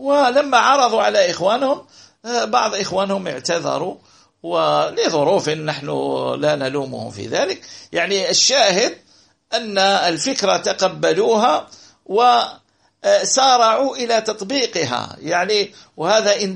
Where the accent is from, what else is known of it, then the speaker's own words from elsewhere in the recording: Algeria; حتى عندنا في الجزائر غير موجود،